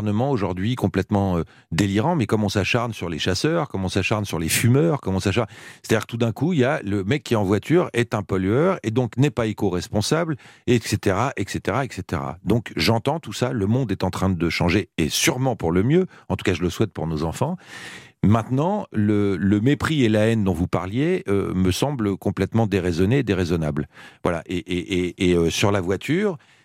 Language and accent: French; Fontainebleau, Île-de-France, France; moi qui étais un petit banlieusard, puisque je vivais à Fontainebleau, enfin j'ai grandi à Fontainebleau.